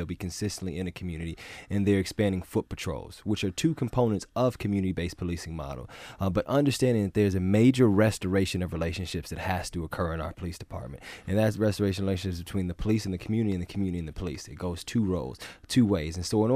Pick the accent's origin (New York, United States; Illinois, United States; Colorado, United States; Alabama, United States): Illinois, United States; Chicago; and I'm originally from Chicago, and that's a city that requires their officers to live inside of the city.